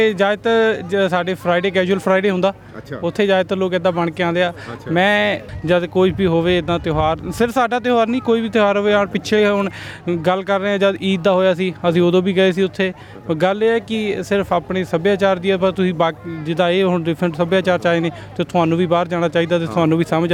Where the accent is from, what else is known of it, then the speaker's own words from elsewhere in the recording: Nawanshahr, Punjab, India; ਅਸੀਂ ਪੰਜਾਬ ਤੋਂ ਜੀ, ਨਵਾਂਸ਼ਹਿਰ ਦੇ ਕੋਲ ਪਿੰਡ ਆ ਜੀ ਸਾਡਾ।